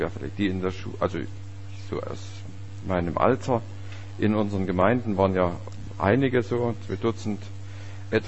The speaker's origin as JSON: {"language": "German", "region": "Saxony", "country": "Germany", "tie": "born or raised there", "said": "Das war bei uns im Erzgebirge immer zu Ostern. Und da wurde in unserer Gemeinde das eben, sag ich mal, übertragen. War ja nur eine kleine Gemeinde mit, sagen wir, 25 Leute."}